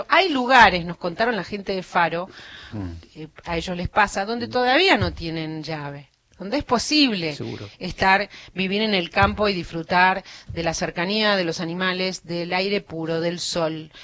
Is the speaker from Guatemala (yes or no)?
no; Argentina; como ciudadanos, digamos, ¿no? Como argentinos